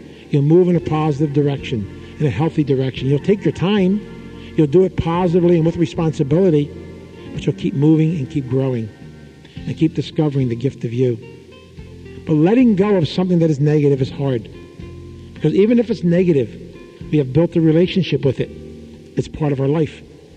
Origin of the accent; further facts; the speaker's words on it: Camden, New Jersey, United States; When I was a kid growing up in South Camden, my father was a city farmer.